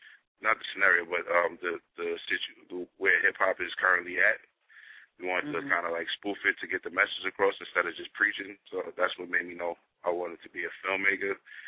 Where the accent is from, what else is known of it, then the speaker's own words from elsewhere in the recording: Far Rockaway, New York, United States; also born or lived in Brooklyn; I was born in Brooklyn, and I lived in Brooklyn as an adult, but I was raised in Far Rockaway.